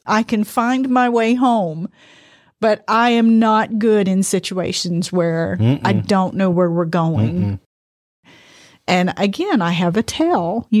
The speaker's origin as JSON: {"language": "English", "country": "United Kingdom", "said": "Hello, I'm British."}